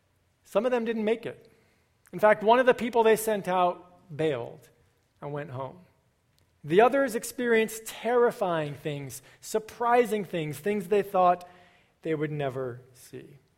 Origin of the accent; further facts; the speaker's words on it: Connecticut, United States; I found a guy who maintains a blog about this town where I grew up in Connecticut.